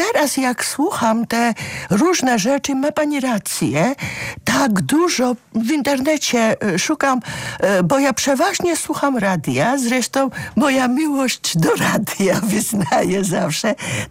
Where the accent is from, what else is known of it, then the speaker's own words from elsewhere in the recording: Georgia; Polish is a second language; now in Poland; Ja jestem z urodzenia Gruzinką, która od lat 70., a później od połowy lat 80. widzi Gruzję z boku, i ja kocham Gruzję i mam nadzieję, że nigdy nie przestanę być Gruzinką.